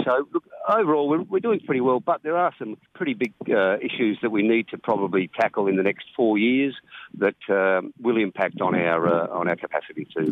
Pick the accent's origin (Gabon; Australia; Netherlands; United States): Australia; Glencoe, South Australia; also born or lived in Mount Gambier; Well, I was born in Mount Gambier and grew up in Glencoe. Moved into Millicent in 1972.